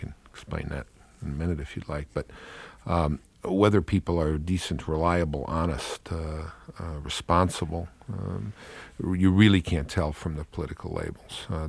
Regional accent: Brooklyn, New York, United States; also born or lived in Boston, Massachusetts; I grew up as a Democrat. I grew up in Brooklyn, New York, Irish Catholic. I didn't know any Republicans.

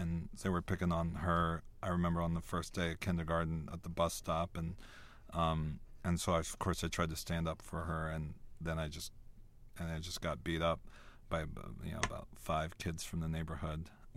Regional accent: South Carolina, United States; the way I grew up in South Carolina, all of that kind of fed into who Elliot became.

